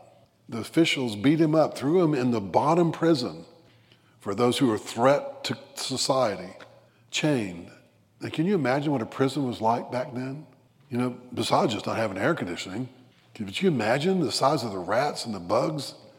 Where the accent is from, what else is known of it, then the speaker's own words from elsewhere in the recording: Birmingham, Alabama, United States; moved away; I didn't know how to hunt anything when I moved here. And I was from Birmingham. I was a city slicker.